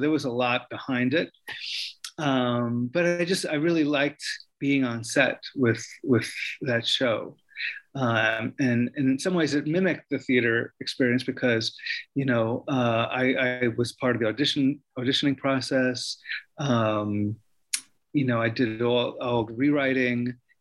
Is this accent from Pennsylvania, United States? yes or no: no; New York, United States; But as a young Puerto Rican, you know, growing up in New York, he was a hero, as was the Cuban Revolution